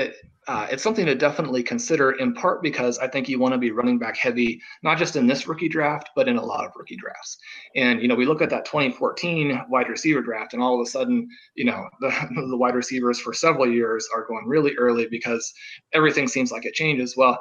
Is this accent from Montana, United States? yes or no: no; Kansas City, Missouri, United States; I mean, I grew up in Kansas City.